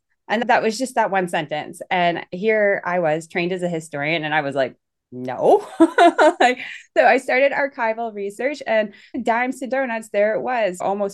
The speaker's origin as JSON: {"language": "English", "town": "Vancouver", "region": "British Columbia", "country": "Canada", "tie": "born or raised there", "also_born_or_lived": "Northwest Territories", "said": "So I'm Canadian and I was born to the Northwest Territories. I ended up being raised in like a shitty suburb of Vancouver."}